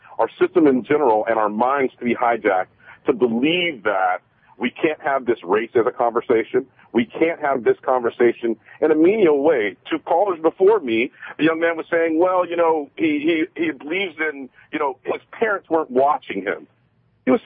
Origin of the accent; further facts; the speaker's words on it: United States; moved away as an adult; now in Canada; I'm an American expat, married to a Canadian here, and just moved recently within the last 2 weeks here to Canada.